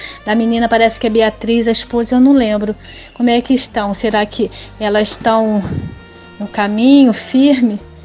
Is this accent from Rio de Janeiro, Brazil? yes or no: yes; Rio de Janeiro, Brazil; Eu também sou do Rio de Janeiro, sou de Realengo.